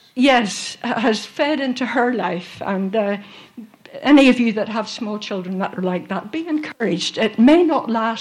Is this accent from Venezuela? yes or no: no; Northern Ireland, United Kingdom; now in London, United Kingdom; because we came from Northern Ireland, which is a different place these days, but in those days it was a very insular, parochial society.